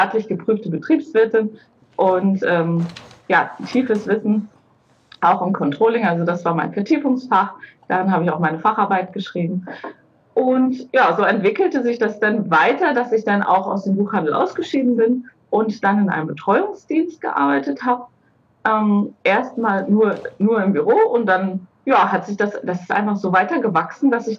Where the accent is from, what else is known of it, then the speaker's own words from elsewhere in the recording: Wolfsburg, Mecklenburg-Vorpommern, Germany; ich bin in Wolfsburg aufgewachsen, Mecklenburg-Vorpommern, an der ehemaligen Grenze